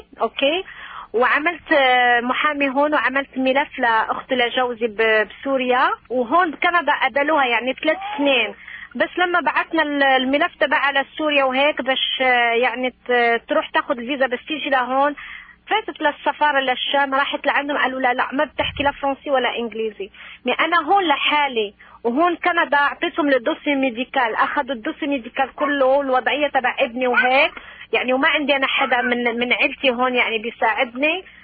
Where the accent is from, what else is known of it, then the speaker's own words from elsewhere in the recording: Morocco; ما انا من المغرب بحكي منيح سوري